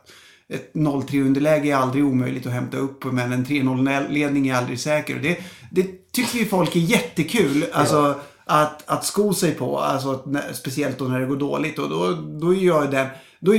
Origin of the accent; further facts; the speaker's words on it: Stockholm, Stockholm County, Sweden; Däremot så är jag född och uppvuxen här i Stockholm.